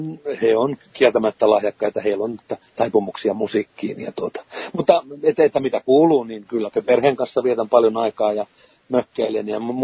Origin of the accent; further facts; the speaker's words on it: Turku, Southwest Finland, Finland; kotikaupunkini, joksi katson Turun kuuluvan